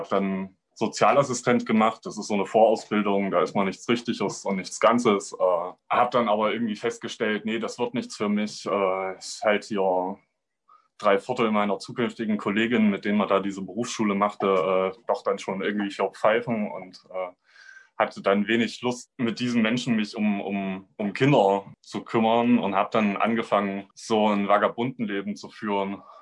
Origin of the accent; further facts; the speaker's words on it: Jena, Thuringia, Germany; born there; Ich bin in Jena geboren. Es ist so eine sehr kleine Großstadt, 105.000 Einwohner oder so.